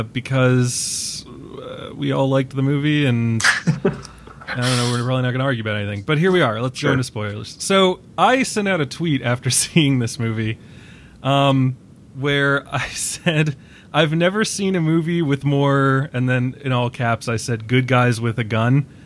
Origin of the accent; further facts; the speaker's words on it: East Coast, United States; Because I'm from the East Coast.